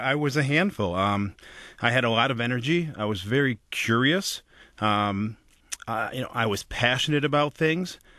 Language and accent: English; Bloomfield Hills, Michigan, United States; So I grew up in Bloomfield Hills.